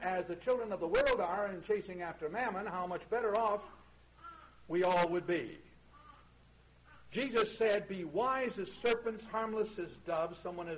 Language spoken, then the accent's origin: English; Pittsburgh, Pennsylvania, United States; as I grew up in Pittsburgh with Dr. Klotz